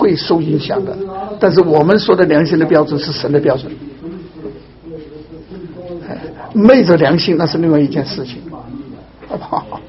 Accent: China; 我们都是从大陆，我从大陆过来，

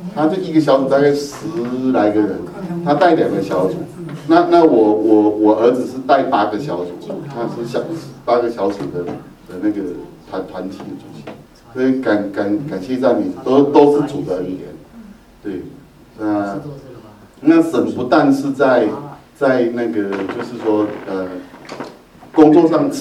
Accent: Taiwan; 我们台湾话叫做“魔力外系”

